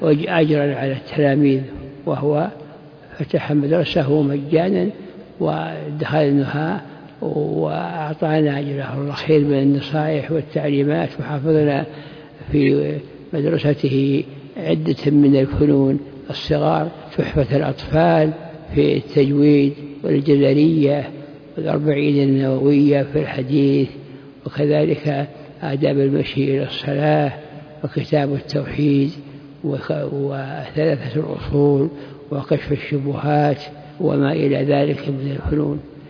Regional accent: Unaizah, Al-Qassim, Saudi Arabia; born there; أنا من مواليد عنيزة في القصيم

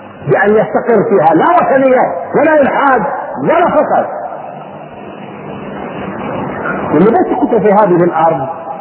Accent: Palestine; ها احنا كفلسطينيين

